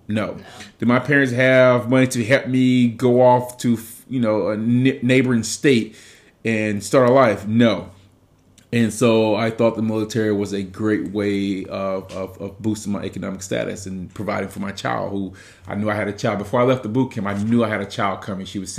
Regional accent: Mobile, Alabama, United States; also born or lived in Los Angeles, California; Born and raised in Mobile, Alabama. Went off to South Central LA for a little bit of high school.

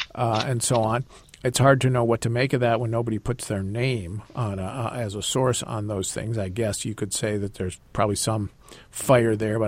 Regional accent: Wisconsin, United States; Maybe it's because I grew up in Wisconsin, but I like her style.

